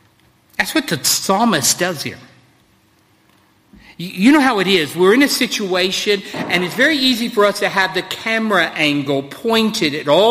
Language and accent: English; Colorado, United States; Where I grew up in Colorado, actually, that is where eagles come from.